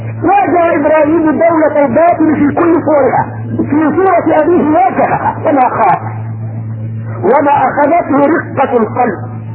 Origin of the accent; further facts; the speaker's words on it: Egypt; عندنا في مصر وحدها ما لا يقل عن ألف قبر، ولكل قبر من يعبده